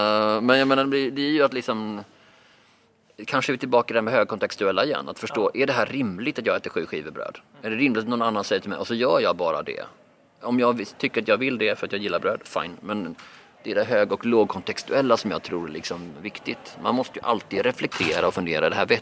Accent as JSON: {"language": "Swedish", "town": "Malmö", "region": "Skåne", "country": "Sweden", "tie": "born or raised there", "said": "Och i mina hemtrakter i Malmö är det då 40%."}